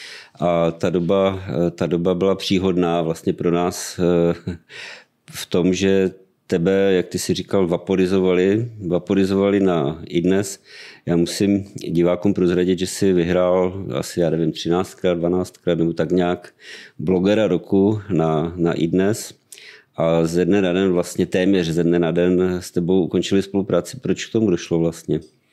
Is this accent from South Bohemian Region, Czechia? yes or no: no; Ostrava, Moravian-Silesian Region, Czechia; když přijdu do Ostravy, protože jsem Ostravák, když přijdu do Ostravy, tak to na mě má vliv a začínám mluvit kratšeji po našemu.